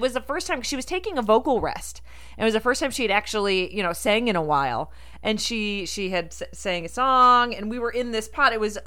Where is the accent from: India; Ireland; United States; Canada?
United States; Rochester; I actually watched the opening of that film in my hometown of Rochester. And I was like, I'm from Rochester.